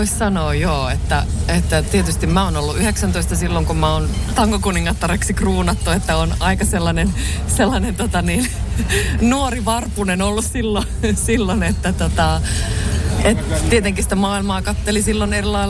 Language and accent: Finnish; Jalasjärvi, South Ostrobothnia, Finland; meillä Jalasjärvellä Koskuen kylässä tuolla Etelä-Pohjanmaalla, meillä oli siinä tanssilava lähellä